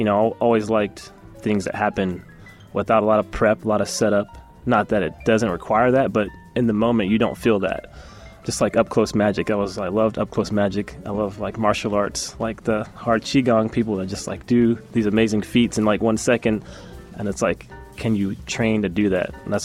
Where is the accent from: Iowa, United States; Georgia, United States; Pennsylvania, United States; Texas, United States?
Georgia, United States; Atlanta; born there; also born or lived in Japan / England; So I was born in Atlanta, and then I was a military brat. So I actually was moved around a lot. So I like to say I'm not from anywhere. So we lived overseas. We lived in Japan and England